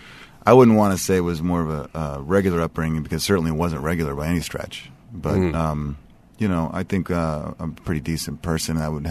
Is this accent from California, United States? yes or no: yes; California, United States; Out here, California.